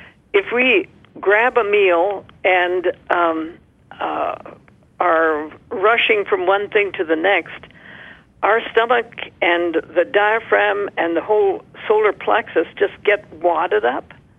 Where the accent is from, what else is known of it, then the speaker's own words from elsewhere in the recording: India; growing up in India, I saw smallpox, but smallpox has been eradicated.